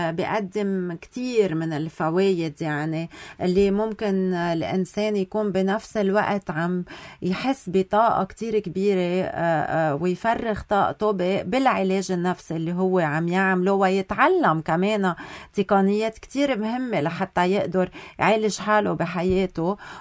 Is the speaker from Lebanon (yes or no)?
yes; Lebanon